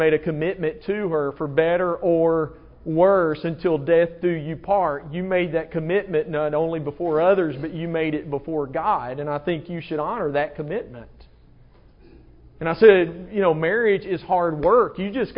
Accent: Alabama, United States; listen, I'm from Alabama and so this is just how we were things.

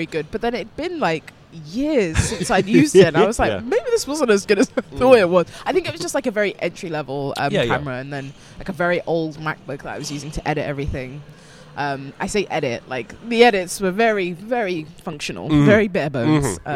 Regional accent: London, United Kingdom; I drop my letters a lot, like at the end. But I'm like, I'm from London, that's just what we do.

